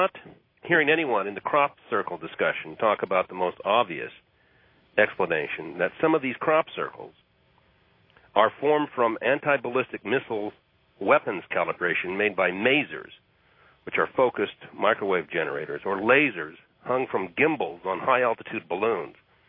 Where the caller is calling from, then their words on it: Portland, Oregon, United States; I'm calling from Portland, Oregon.